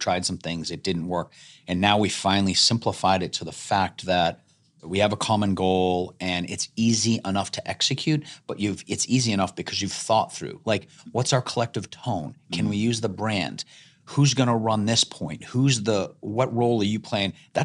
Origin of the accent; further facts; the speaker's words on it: Boston, Massachusetts, United States; And so, and I'm from Boston, so I like fast.